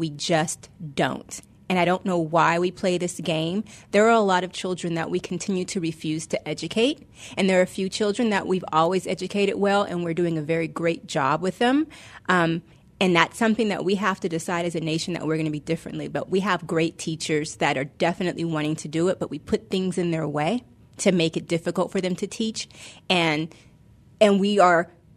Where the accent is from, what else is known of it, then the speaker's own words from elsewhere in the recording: California, United States; I'm from California. When I was growing up, college was pretty much free.